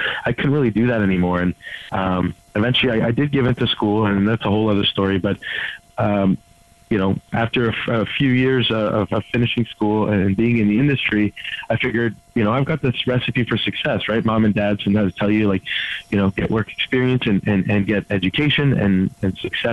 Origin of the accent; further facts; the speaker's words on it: Montreal, Quebec, Canada; moved away as an adult; I left my hometown of Montreal, moved to Ottawa, which isn't too far